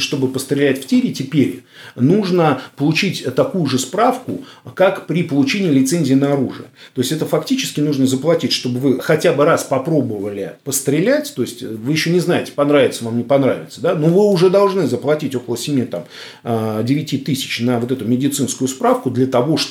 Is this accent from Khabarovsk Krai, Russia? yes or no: no; Moscow, Russia; я вот коренной москвич